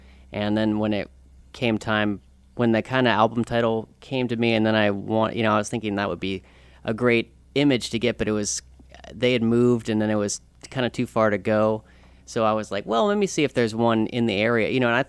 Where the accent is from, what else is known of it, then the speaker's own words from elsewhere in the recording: Virginia, United States; I'm from Virginia though, so